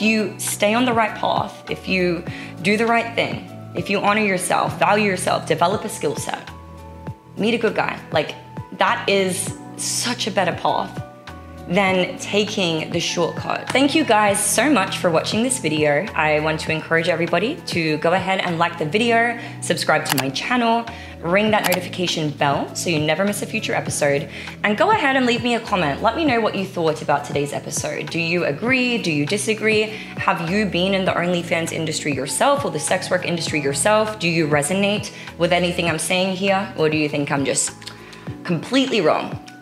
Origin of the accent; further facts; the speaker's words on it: Sunshine Coast, Queensland, Australia; now in Miami Beach, United States; I grew up by the beach. I grew up on the Sunshine Coast of Australia. Surfer's paradise, Maui, Hawaii, and now Miami Beach.